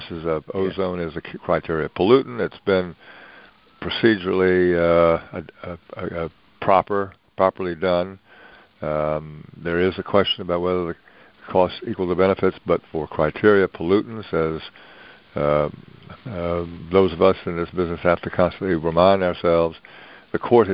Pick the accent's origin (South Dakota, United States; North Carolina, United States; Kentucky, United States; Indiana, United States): North Carolina, United States; But in my home state of North Carolina, where I grew up, there are the Great Smokies, they're called, and the beautiful Blue Ridge.